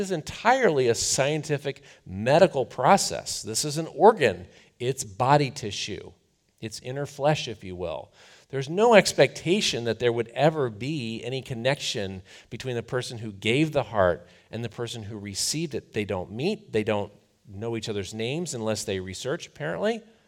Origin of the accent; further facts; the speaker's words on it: Rust Belt, United States; I grew up in the Rust Belt. I know these guys.